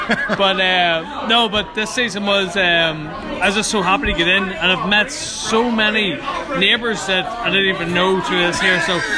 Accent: Ireland; No, for first thing, I mean, like, obviously I'm Irish.

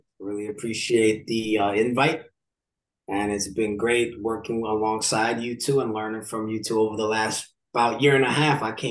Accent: Brooklyn, New York, United States; I grew up in a neighborhood called Williamsburg, Brooklyn. I was born in Brooklyn Hospital, so it's very very as Brooklyn as it can get, it seems, to some people.

